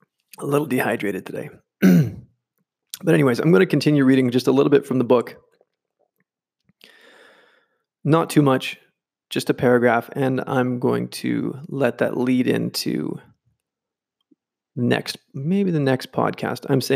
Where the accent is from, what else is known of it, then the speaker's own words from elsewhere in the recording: Vancouver, British Columbia, Canada; now in Valencia, Spain; I'm from Canada, British Columbia, Vancouver, not necessarily in that order. I'm from a small town